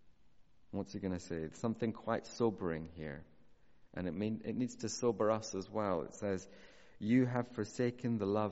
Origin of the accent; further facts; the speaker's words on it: United Kingdom; I think sometimes part of being British, isn't it, that we maybe put on the stiff upper lip